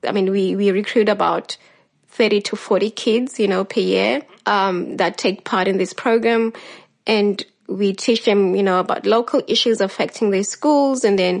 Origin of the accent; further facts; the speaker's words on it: Guguletu, Western Cape, South Africa; I grew up in Guguletu, which is very similar to what Yola, you know, explained about her community.